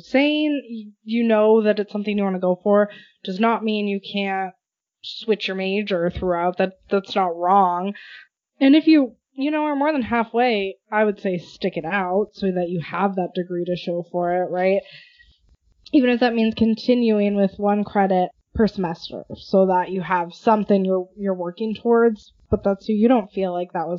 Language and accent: English; Wisconsin, United States; I did not like growing up in Wisconsin. If you hear me talk about Wisconsin, I will just rant about how I will never move back.